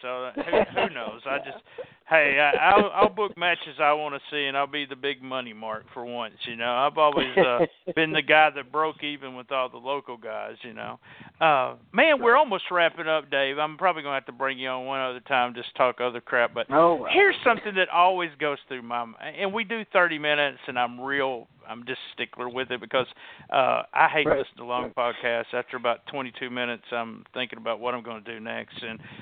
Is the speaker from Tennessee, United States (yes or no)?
yes; Memphis, Tennessee, United States; and I'm from the Memphis area